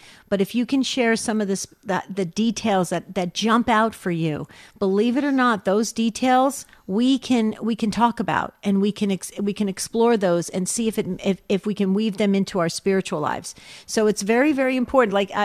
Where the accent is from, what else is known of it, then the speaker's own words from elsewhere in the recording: New Jersey, United States; because I was in Arizona, but I'm from Jersey. So my part of my family, friends, everybody is still in Jersey.